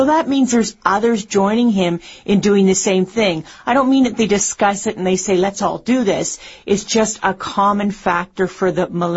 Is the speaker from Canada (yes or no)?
yes; Canada; In my home country of Canada, there are many millennials returning home after university.